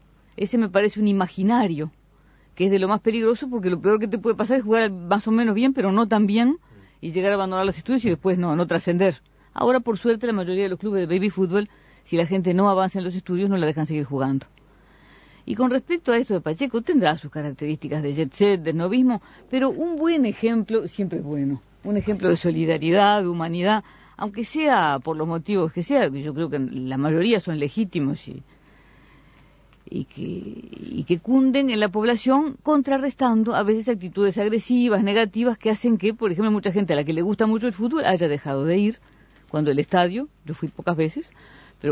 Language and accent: Spanish; Uruguay; Ah, soy completamente atea. En materia de fútbol, pero soy uruguaya